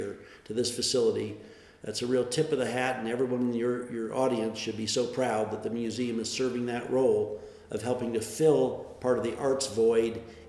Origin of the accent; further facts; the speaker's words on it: Portland, Oregon, United States; Well, I grew up in Portland, Oregon, where I still live, and my mother opened an art gallery when I was in the third grade.